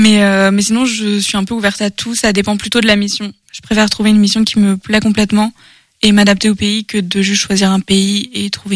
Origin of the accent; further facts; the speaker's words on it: France; Alors que je suis française, ça arrive et c'est ok